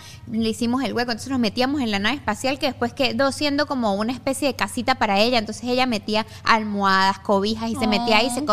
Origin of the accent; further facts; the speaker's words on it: Tarija, Bolivia; born there; Porque yo nací en Tarija.